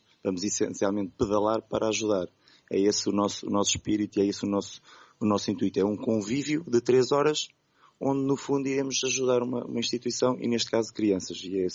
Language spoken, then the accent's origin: Portuguese; Águeda, Centro, Portugal; eu tirei a formação em 2012, sou da Águeda.